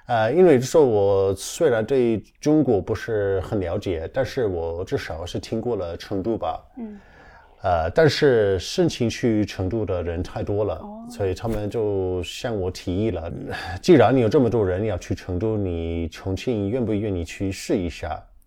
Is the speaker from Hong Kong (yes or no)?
no; Leicester, East Midlands, United Kingdom; Chinese is a second language; now in China; 我就是在英国出生出长的，也在我家乡的莱斯特上的大学，当时专修的就是法语。